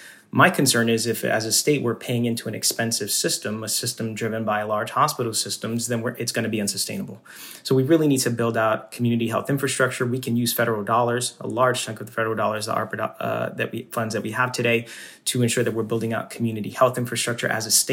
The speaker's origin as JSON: {"language": "English", "town": "Central Falls", "region": "Rhode Island", "country": "United States", "tie": "born or raised there", "said": "growing up in Central Falls, experiencing economic hardship, going through the public school system"}